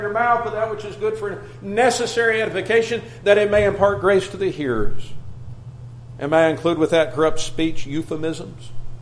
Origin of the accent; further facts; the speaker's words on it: Bowling Green, Kentucky, United States; Some of my fondest memories of my childhood and growing up in Bowling Green, Kentucky, with my family, with, as I mentioned, my three sisters